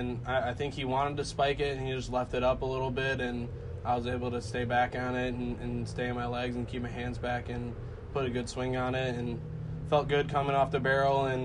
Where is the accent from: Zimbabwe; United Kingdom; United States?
United States; Michigan; My dad was the football coach at Saugatuck.